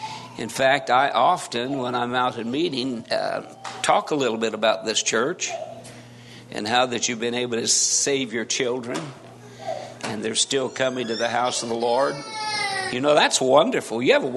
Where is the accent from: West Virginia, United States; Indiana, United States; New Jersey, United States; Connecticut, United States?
Indiana, United States; Wabash; moved away as an adult; I last Labor Day started filling in at a church up at Wabash, which is my hometown. I moved there when I was 5 and left when I was 19.